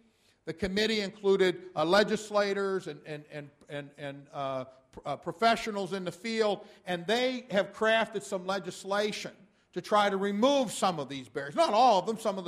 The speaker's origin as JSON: {"language": "English", "region": "Ohio", "country": "United States", "tie": "born or raised there", "said": "Starting with my home state, Ohio."}